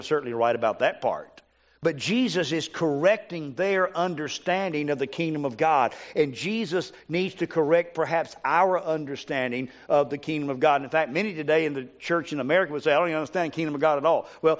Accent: United States; Now, I'm an American. I love my country.

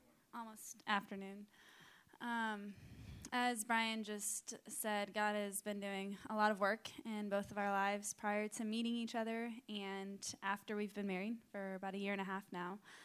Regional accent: Florida, United States; also born or lived in Indonesia; I was still living in Indonesia for the next year, and I was from Florida, so I couldn't just go back and be in the same city.

